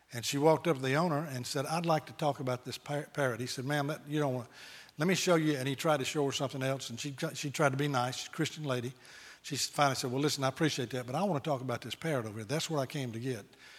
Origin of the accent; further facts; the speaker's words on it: Forest, Mississippi, United States; I grew up in Forest, Mississippi, which is about halfway between Jackson and Meridian on now I-20, then Highway 80, little grocery store right there on the highway.